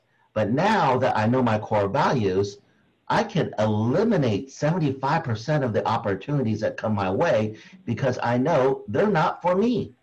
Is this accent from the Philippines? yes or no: yes; Philippines; You know, every time I, you know, being Filipino, anytime I go to a country where majority of the people have black hair, I got to get a red hat or something.